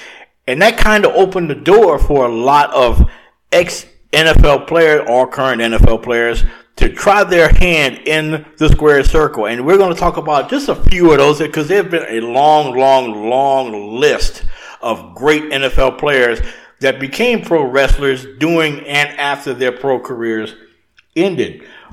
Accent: Louisiana, United States; the time I did watch wrestling when I was a teenager growing up in Louisiana

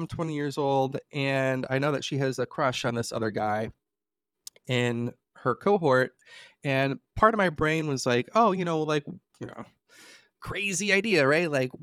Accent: Chicago, Illinois, United States; And even I'm from Chicago, and Chicago at the time was not as accepting.

